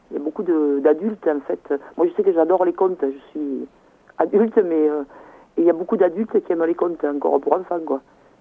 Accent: Occitanie, France; Je suis des Cévennes

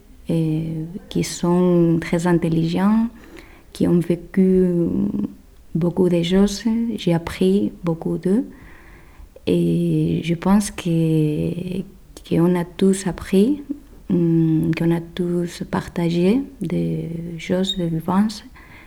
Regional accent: Oviedo, Asturias, Spain; French is a second language; now in France; Je viens d'Oviedo, une ville dans le nord d'Espagne. Et bon, je suis asturienne.

